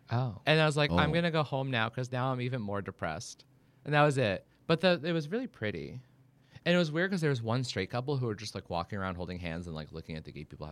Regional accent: Boston, Massachusetts, United States; I'm also like I'm from Boston and we're cold-hearted and we don't do it that much.

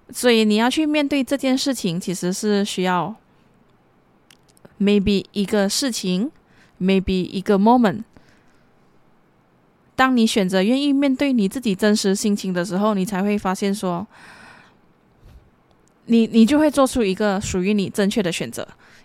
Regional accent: Klang, Selangor, Malaysia; 我来自马来西亚巴生

